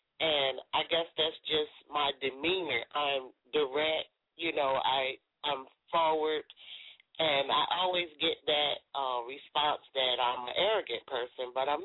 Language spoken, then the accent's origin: English; Norfolk, Virginia, United States; I'm from Norfolk, Virginia.